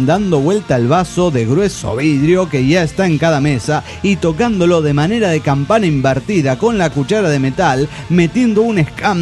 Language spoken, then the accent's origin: Spanish; Mexico City, Mexico; yo soy del DF.